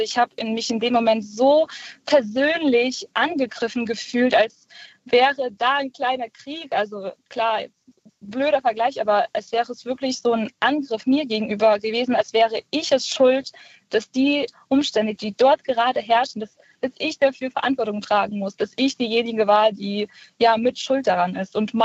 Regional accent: Brest, Brest Region, Belarus; also meine Mutter und ich, wir kommen beide aus Brest, das ist westlich von Weißrussland.

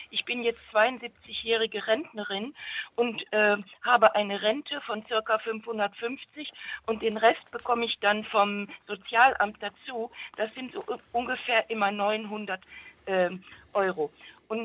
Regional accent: Lower Saxony, Germany; born there; now in Düsseldorf, Germany; und ich wohne jetzt seit 2001 wieder hier und also geboren bin ich eigentlich in Niedersachsen, aber in Düsseldorf

